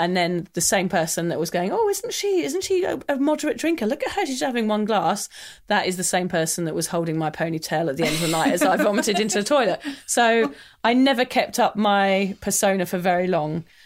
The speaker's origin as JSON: {"language": "English", "region": "England", "country": "United Kingdom", "said": "I'm English"}